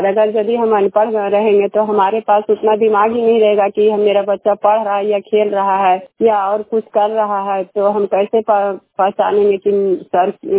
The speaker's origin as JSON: {"language": "Hindi", "town": "Mahavatpur", "region": "Bihar", "country": "India", "said": "मैं महावतपुर के रहने वाली हूँ।"}